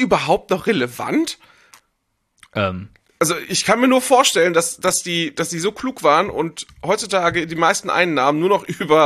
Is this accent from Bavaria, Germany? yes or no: no; Cologne, North Rhine-Westphalia, Germany; Ich bin Kölner, 38 Jahre alt